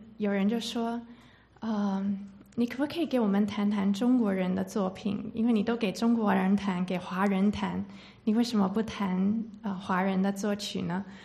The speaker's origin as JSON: {"language": "Chinese", "country": "Taiwan", "tie": "born or raised there", "said": "我小时候是在台湾长大，我的妈妈是中国人，我的爸爸是美国人，"}